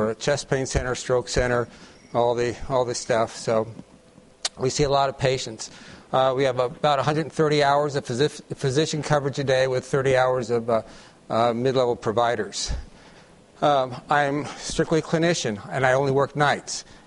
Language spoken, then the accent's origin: English; Colorado, United States; But I'm from Colorado. This is just a few miles from our home.